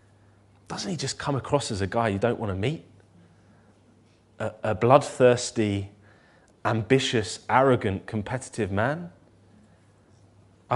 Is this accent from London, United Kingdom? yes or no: yes; North London, London, United Kingdom; I'm a lad who grew up in North London and I don't say my word. My accent is a bit rough in patches.